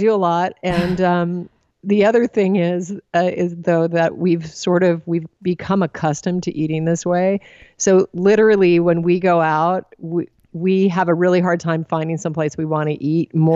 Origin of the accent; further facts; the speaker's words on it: Alaska, United States; I was the youngest of five kids. I already just said I was raised in Alaska